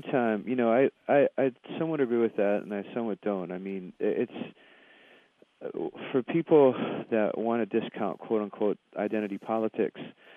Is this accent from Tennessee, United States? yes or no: no; Honolulu, Hawaii, United States; And I grew up in Honolulu, Hawaii, which is, you know, majority, minority state, whatever that means anymore, you know.